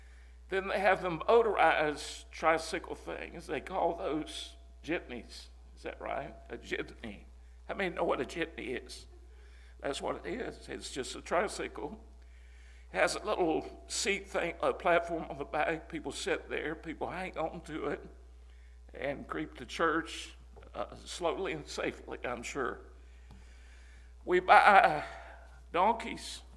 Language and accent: English; Southern United States, United States; I'm Southern, so I've not even mastered English yet